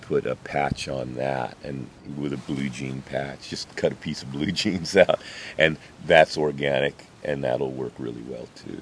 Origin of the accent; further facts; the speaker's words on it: Petaluma, California, United States; the community I grew up in Petaluma, you know, with the real, the people I came from there was the real, like the communist, atheist, you know, Jews.